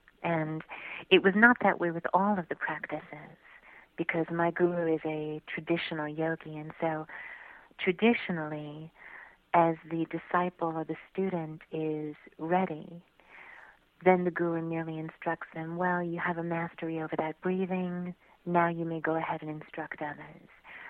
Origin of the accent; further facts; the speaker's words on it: New York, United States; also born or lived in Florida; I was born in Florida, reared in New York